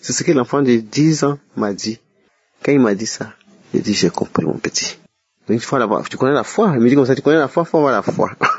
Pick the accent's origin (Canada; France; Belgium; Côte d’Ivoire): Côte d’Ivoire; Je suis une Ivoirienne de 62 ans et je vis en Côte d'Ivoire.